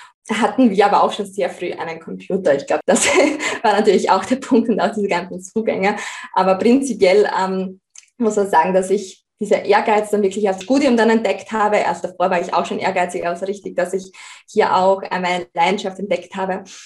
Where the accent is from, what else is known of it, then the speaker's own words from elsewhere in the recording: Freiland, Styria, Austria; Ich komme ja aus der Südweststeiermark, aus einem sehr, sehr kleinen Ort mit dem Namen Freiland. Wir haben auch gerade mal um die 150 Einwohner, also wirklich vom Land.